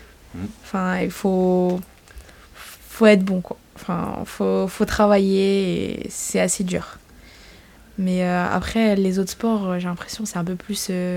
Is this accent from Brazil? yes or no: yes; Brazil; Je suis brésilienne.